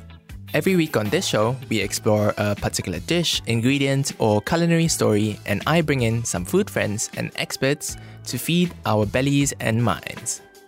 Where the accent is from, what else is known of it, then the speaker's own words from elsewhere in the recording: Malaysia; Despite being Malaysian, I haven't actually been to a bazaar in years, mainly because I was away studying and working outside of Malaysia.